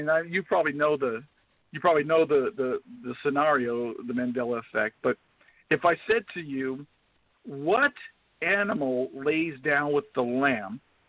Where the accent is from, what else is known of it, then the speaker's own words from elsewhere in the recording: California, United States; I'm from California where Chick-fil-A started, I think.